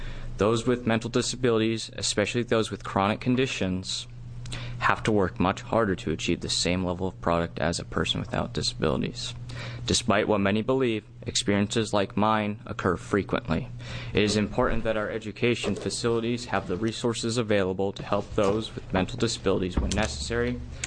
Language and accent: English; Eugene, Oregon, United States; college student from Eugene. I attend Lane Community College, and I just completed my first year.